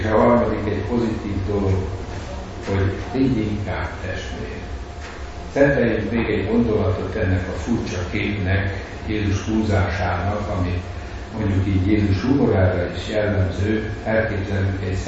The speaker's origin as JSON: {"language": "Hungarian", "country": "Hungary", "said": "És mi is magyarok vagyunk."}